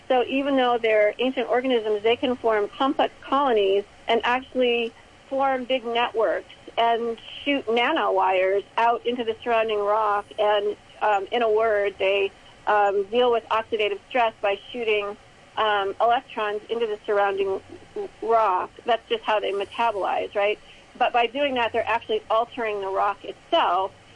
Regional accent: Illinois, United States; And also in the Midwest, especially in my home state of Illinois, the plan is to pump it into deep brine aquifers.

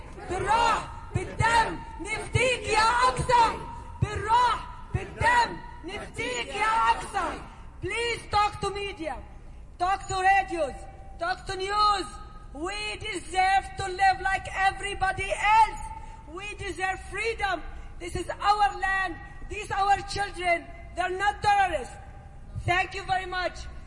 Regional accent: Nazareth, Northern District, Israel; I am from Nazareth, 1948. Became immigrant to Jenin, 1948. And now still, we're losing our home in Nazareth.

